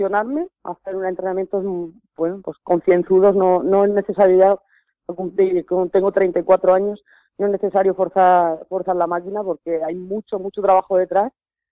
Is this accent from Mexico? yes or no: no; Lorca, Region of Murcia, Spain; also born or lived in León; yo dejé León en septiembre de 2016, ya me trasladé definitivamente a Lorca. Volví a Lorca, pues a mi ciudad natal.